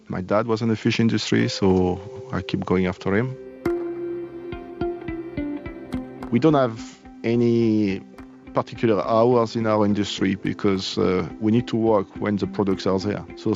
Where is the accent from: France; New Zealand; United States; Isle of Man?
France; now in Scotland, United Kingdom; I'm coming from France. I'm living in Scotland for 20 years. I have two children here, and I'm very happy.